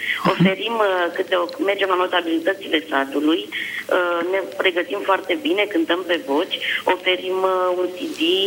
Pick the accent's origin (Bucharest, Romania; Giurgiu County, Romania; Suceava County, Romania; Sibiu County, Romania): Giurgiu County, Romania; Bolintin; din Bolintin, sunt la serviciu.